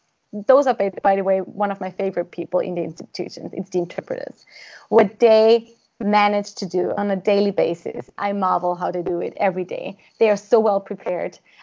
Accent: Austria; I am from Austria, obviously

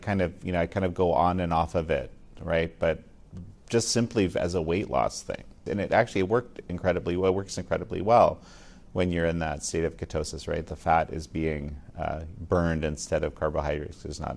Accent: Canada; I mean, I'm Canadian, but roughly it was the same structure

